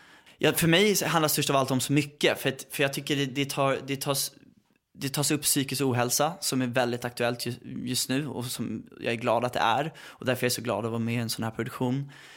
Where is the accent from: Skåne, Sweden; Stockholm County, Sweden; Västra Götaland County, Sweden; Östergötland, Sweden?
Stockholm County, Sweden; Värmdö; eftersom jag är uppväxt på Värmdö